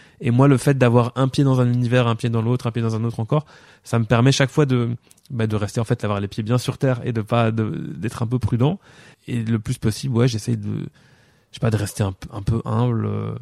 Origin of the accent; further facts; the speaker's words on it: La Louvière, Wallonia, Belgium; born there; Alors moi, je suis né à La Louvière, le 19 juin 1985. J'ai habité à Péronne-les-Binches.